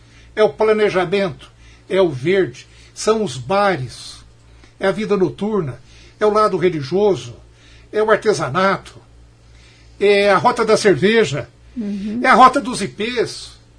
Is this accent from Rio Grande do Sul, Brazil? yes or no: no; Franca, São Paulo, Brazil; born there; now in Maringá, Brazil; Eu nasci em Franca, São Paulo. Lá a gente nasce vendendo sapato.